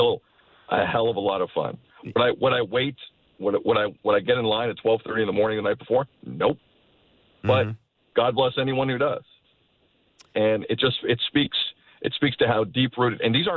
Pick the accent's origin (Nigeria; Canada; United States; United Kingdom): Canada; Mississauga, Ontario; just because I'm from Mississauga